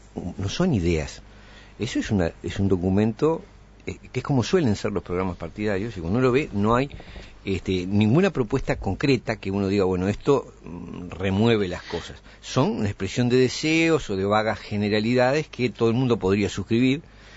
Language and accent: Spanish; Uruguay; esto lo digo como uruguayo